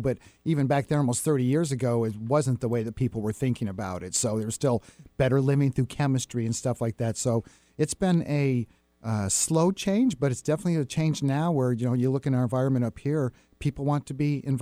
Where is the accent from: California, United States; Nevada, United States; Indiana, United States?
Nevada, United States; Reno; Well, Mark and I was born and raised in Reno, Nevada.